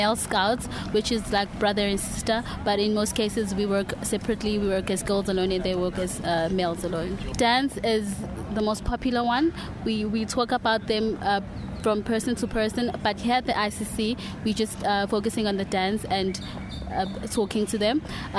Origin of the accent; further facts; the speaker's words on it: South Africa; and I'm from South Africa.